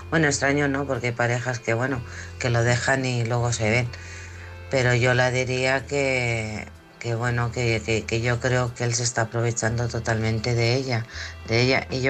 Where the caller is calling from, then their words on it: Alcorcón, Community of Madrid, Spain; de Alcorcón.